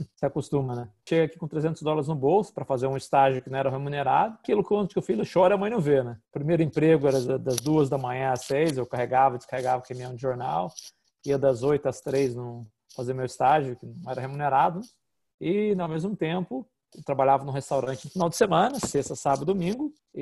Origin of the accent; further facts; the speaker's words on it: Itajubá, Minas Gerais, Brazil; Eu sou lá de Minas, do sul de Minas, Itajubá, então...